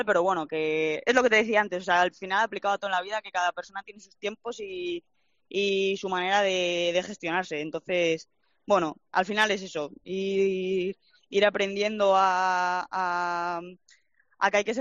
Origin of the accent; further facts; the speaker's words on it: Madrid, Community of Madrid, Spain; moved away; Yo sabía que, desde que, eso que soy de Madrid, pero salía de, cuando me fui de Madrid me fui a ciudades pequeñas